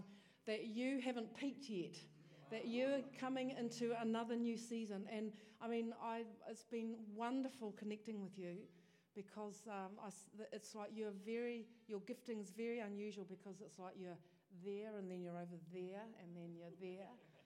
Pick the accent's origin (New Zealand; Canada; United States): New Zealand; Taranaki; now in Tauranga, New Zealand; I now belong to Tauranga Moana, but I'm originally from Taranaki, so it's great to be here.